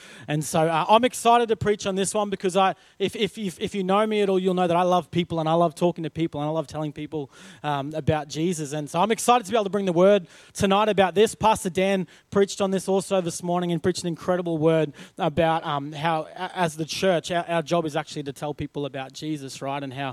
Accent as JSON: {"language": "English", "region": "Queensland", "country": "Australia", "said": "I'm from North Queensland, as you've probably heard me say before, and it rains quite a lot up in North Queensland."}